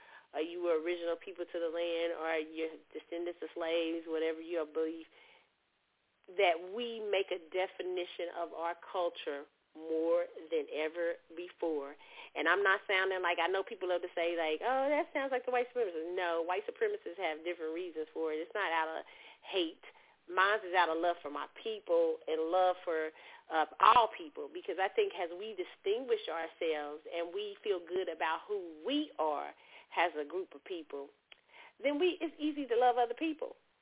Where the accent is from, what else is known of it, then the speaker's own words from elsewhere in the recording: United States; it's important that I feel like we as a group, of as Black American people, start to distinguish ourselves